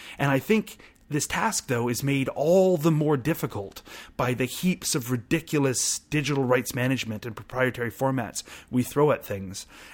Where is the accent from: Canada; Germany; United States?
Canada; to me as a Canadian